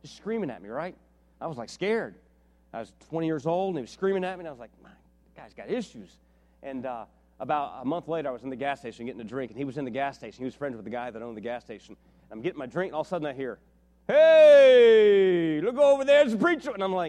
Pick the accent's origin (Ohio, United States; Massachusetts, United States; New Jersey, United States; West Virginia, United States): West Virginia, United States; born there; I was born in West Virginia, so I can say that, right?